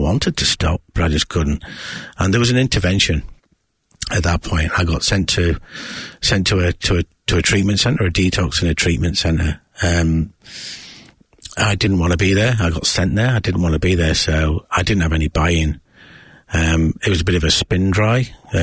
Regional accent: Yorkshire and the Humber, United Kingdom; Growing up in South Yorkshire in England, you know, very much a pub culture

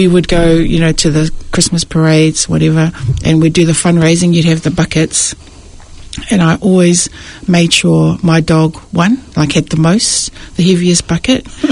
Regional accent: Mangere, Auckland, New Zealand; I grew up over in Mangere

